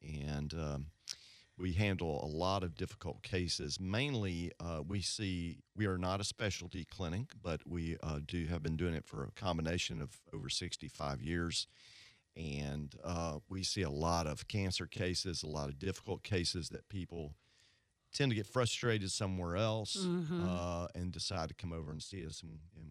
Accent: Texas, United States; Well, I did spend some time growing up in Texas some, and that's why I wear cowboy boots.

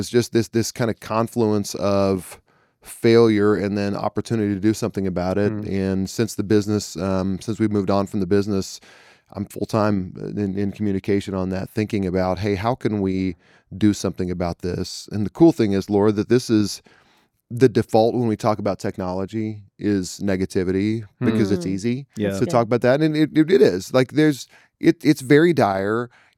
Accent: Oklahoma, United States; I'm from Oklahoma originally, so that's where I got myself.

